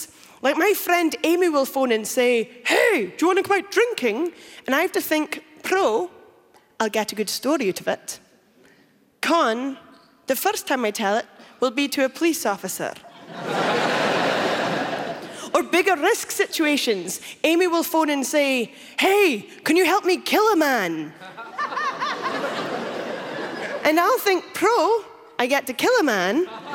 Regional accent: Scotland, United Kingdom; I am from Shetland, if you don't know what Shetland is, because you're not those two people there, Shetland is a tiny Scottish island way, way up in the North Sea.

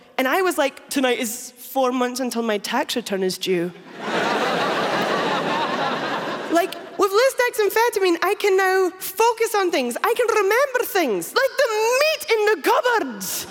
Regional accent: Scotland, United Kingdom; I am from Shetland, if you don't know what Shetland is, because you're not those two people there, Shetland is a tiny Scottish island way, way up in the North Sea.

